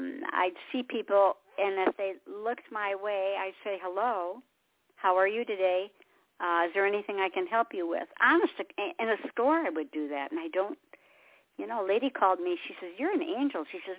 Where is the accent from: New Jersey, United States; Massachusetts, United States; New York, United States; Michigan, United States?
Michigan, United States; Detroit; And I was born and raised in Detroit, so I have no problem with anything.